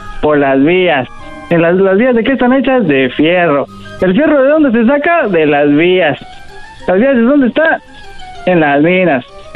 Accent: Baja California, Mexico; De Baja California.

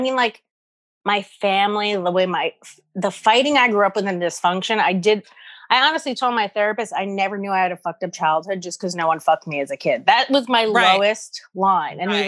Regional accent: New York City, New York, United States; I grew up in Morris Park.

